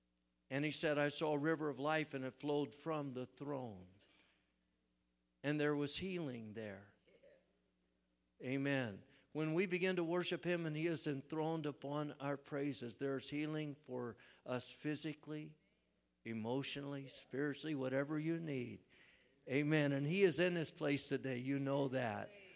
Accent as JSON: {"language": "English", "region": "Ohio", "country": "United States", "tie": "born there", "said": "I was born in Southern Ohio. I've lived all over"}